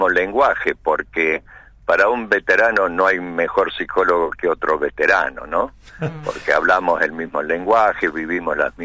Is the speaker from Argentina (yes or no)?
yes; Argentina; ahora es nosotros como pueblo argentino, como sociedad